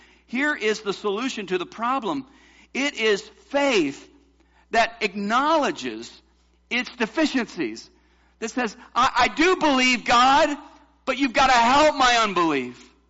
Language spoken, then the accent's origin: English; the South, United States; you know I grew up in the South. When I moved to New Hampshire, I was a youth pastor for a while.